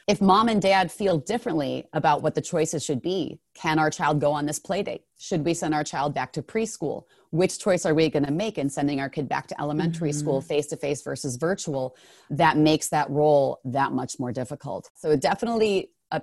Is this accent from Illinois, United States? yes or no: yes; Chicago, Illinois, United States; I'm a Chicago native. I'm from the Midwest.